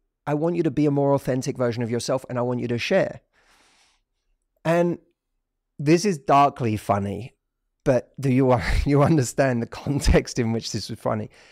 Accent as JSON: {"language": "English", "region": "England", "country": "United Kingdom", "said": "I am not. I'm English."}